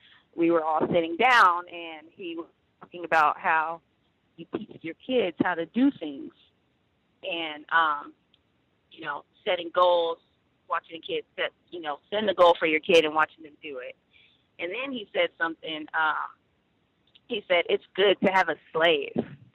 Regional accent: California, United States; I'm from Central Coast, California. I'm here to just share what happened.

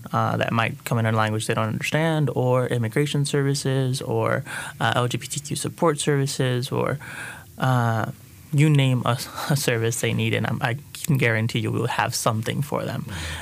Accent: Texas, United States; now in North Carolina, United States; I work for El Centro Hispano as a community engager and advocacy manager. I grew up in South Texas, and I coming into North Carolina for educational purposes

